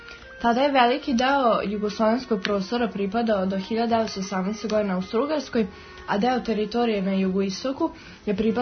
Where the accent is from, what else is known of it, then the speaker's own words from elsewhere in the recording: Novi Sad, Vojvodina, Serbia; mi smo iz Novog Sada i ja idem u osmi razred.